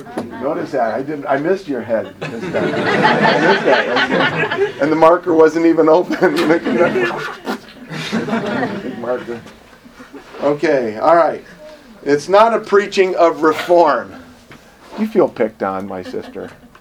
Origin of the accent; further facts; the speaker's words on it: Japan; We come from Japan. Top that one.